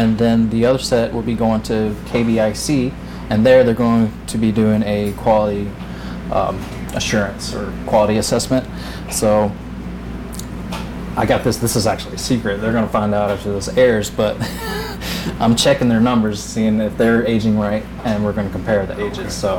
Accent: Louisiana, United States; I'm originally from Louisiana.

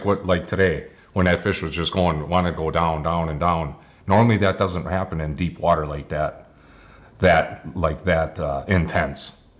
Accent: Pipe, Wisconsin, United States; And I grew up in Pipe, Wisconsin.

